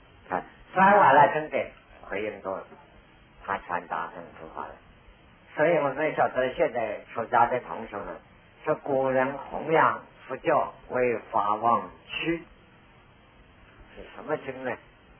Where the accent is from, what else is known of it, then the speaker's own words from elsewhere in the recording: China; 像我也是中国人，因为从这中国字所生，这么一看就懂了嘛